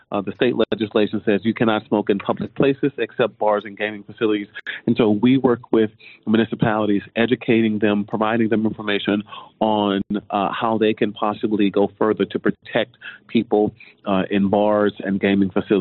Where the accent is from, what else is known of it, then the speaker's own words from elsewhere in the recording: Grambling, Louisiana, United States; I am a North Louisiana native. My father's from Shreveport, and I am from Grambling.